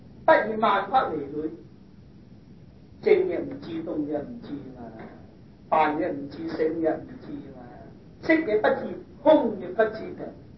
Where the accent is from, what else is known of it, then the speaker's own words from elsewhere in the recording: China; 我哋中國人問啊自己嘅身體，因為你向外嚟問。